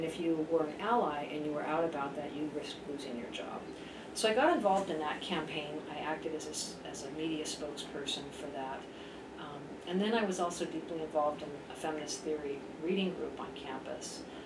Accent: Castro Valley, California, United States; moved away as an adult; also born or lived in Los Angeles; I grew up though in the East Bay Area

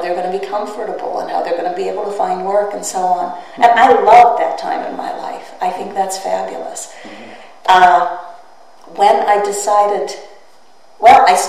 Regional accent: Pittsburgh, Pennsylvania, United States; I grew up in Pittsburgh, and both my parents were artists.

